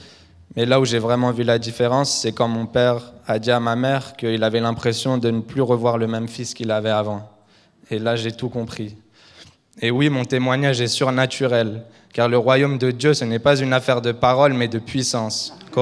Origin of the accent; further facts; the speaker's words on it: France; alors que je suis français